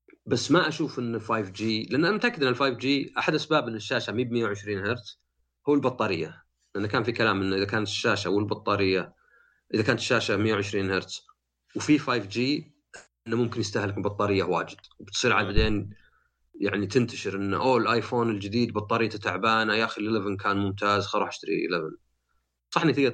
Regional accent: Saudi Arabia; فما ادري احنا عندنا في السعوديه

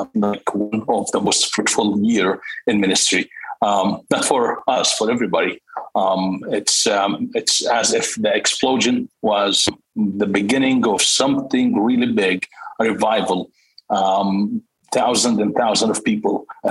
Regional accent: Jordan; Anyway, so I grew up in Jordan in a Muslim family.

